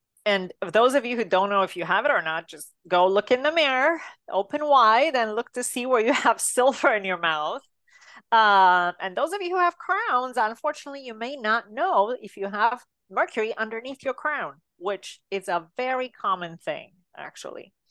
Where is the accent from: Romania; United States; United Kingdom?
Romania; moved away; Growing up in Romania, I had 16 large mercury fillings in my mouth.